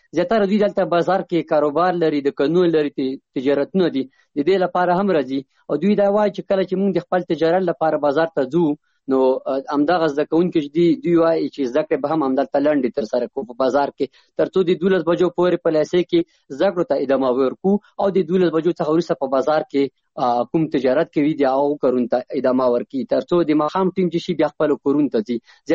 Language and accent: Pashto; Chamkani, Paktia, Afghanistan; زه د پکتیا ولایت څمکنی ولسوالۍ یم.